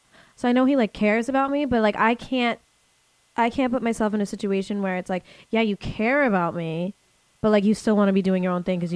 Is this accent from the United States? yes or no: yes; Boston, Massachusetts, United States; And I was like, oh, I'm from Boston.